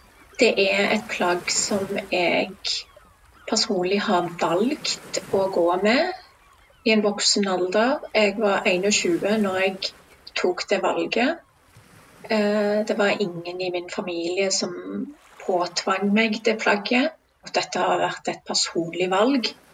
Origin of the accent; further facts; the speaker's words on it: Stavanger, Rogaland, Norway; also born or lived in Sri Lanka; Jeg er jo vokst opp her i Norge. Jeg er opprinnelig fra Sri Lanka. Jeg flyttet til Norge som 10-åring og har siden bodd i Stavanger. Og jeg er norsk. Jeg er stolt av å være norsk.